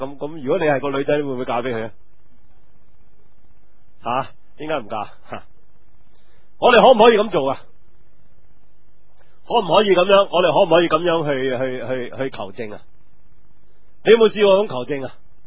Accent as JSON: {"language": "Cantonese", "country": "China", "said": "我谂我哋中国人都有好多呢啲嘅迷信啊。"}